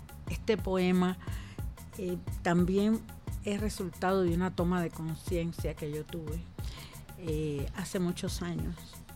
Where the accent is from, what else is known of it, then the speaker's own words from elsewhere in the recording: Havana, Cuba; born there; yo nací en la ciudad de La Habana, en el Hospital Maternidad de Línea, en El Vedado.